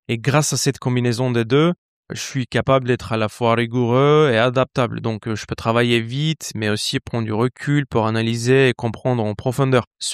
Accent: Istanbul, Turkey; moved away as an adult; now in Lyon, France; Je viens de la Turquie, Istanbul.

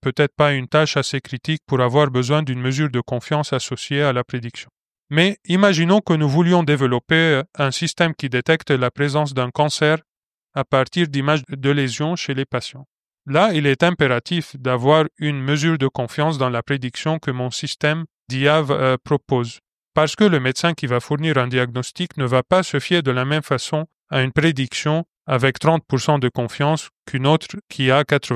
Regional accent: Lebanon; now in Lyon, France; je suis originaire du Liban. Je suis actuellement ingénieur de recherche et d'innovation basé à Lyon.

